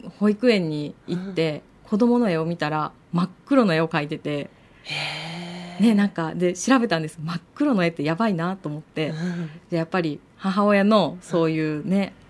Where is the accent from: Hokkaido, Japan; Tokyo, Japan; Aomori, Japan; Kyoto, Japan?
Kyoto, Japan; now in Seto, Japan; 京都出身です。